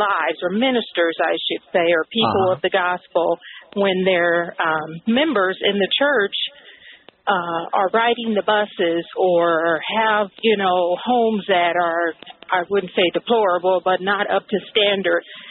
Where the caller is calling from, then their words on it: Omaha, Nebraska, United States; I'm from Omaha